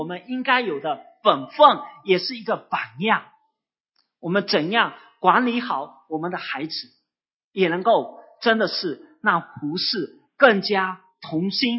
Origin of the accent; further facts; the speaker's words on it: Fuzhou, Fujian, China; 我们福州人屈勒，这个是小树小竹枝是最好的